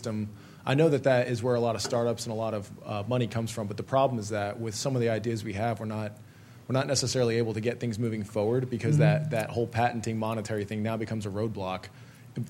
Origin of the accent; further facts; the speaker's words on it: Atlanta, Georgia, United States; Hey, I'm from Freeside, Atlanta